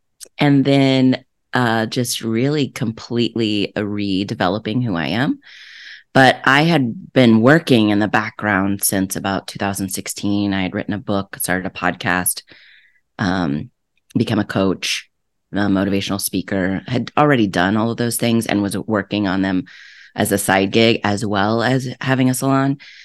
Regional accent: Iowa, United States; moved away; And to be honest, growing up in Iowa, that's kind of what we did. We drove cars really fast on the gravel roads

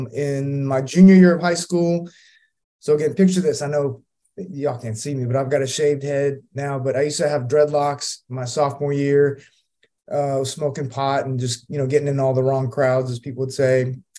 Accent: Los Angeles, California, United States; also born or lived in Tokyo, Japan; I was born in Tokyo, Japan, and my dad moved to Los Angeles, California.

